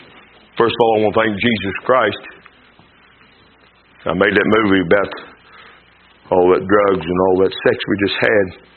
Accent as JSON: {"language": "English", "country": "United States", "said": "Now listen, I'm for our president. I'm for our Senate and Congress. I'm an American."}